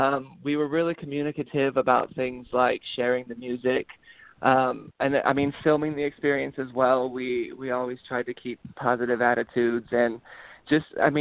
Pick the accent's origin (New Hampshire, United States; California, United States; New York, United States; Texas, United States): California, United States; Yosemite; I'm from Yosemite, so I've obviously heard a lot about